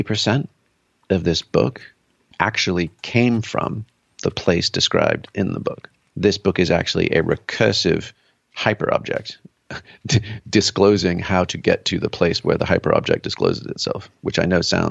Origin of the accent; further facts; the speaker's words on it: England, United Kingdom; a little bit like growing up in England, and like our house was like, you know, was built in the 15th century.